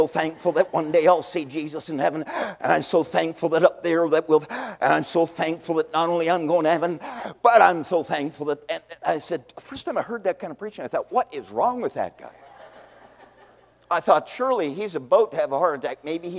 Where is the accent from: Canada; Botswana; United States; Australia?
Canada; St. Catharines, Ontario; I'm a Canadian. I was born in St. Catharines, Ontario, and other than 3 years of Bible school in North Carolina, all my life I've been in Canada.